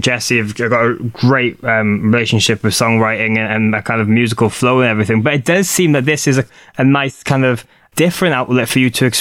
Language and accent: English; Wales, United Kingdom